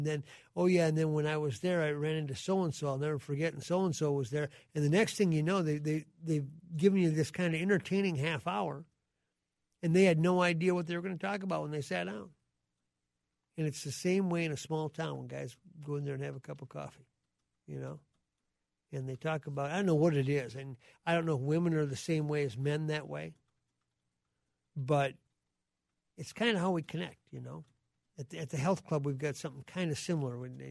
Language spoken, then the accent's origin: English; Gaylord, Michigan, United States; And that's a little bit like akin to where I grew up in Gaylord, you know, where you would go to the Prairie House restaurant.